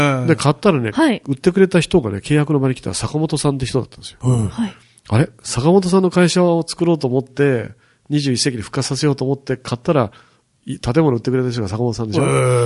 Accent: Shikoku, Japan; 僕は、まあ、四国で生まれ育って

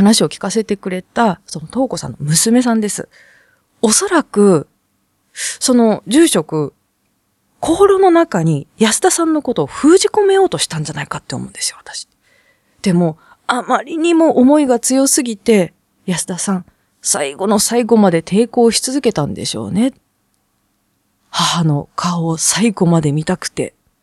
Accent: Nagano, Japan; born there; 長野で生まれたんですけども、苗字自体、 … は北海道、うん、なんですよ。

